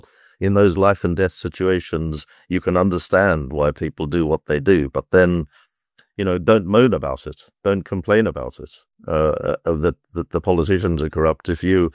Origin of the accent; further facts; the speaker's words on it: South Africa; now in United Kingdom; being a British subject now rather than a South African one